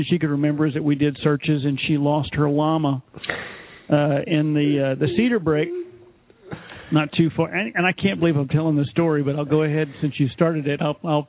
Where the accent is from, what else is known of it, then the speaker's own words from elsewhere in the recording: Texas, United States; It happened in my home state of Texas.